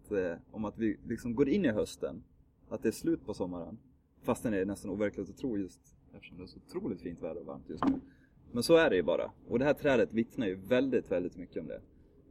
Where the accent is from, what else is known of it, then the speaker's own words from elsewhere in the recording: Falun, Dalarna County, Sweden; men det kommer jag ihåg hemma i Falun också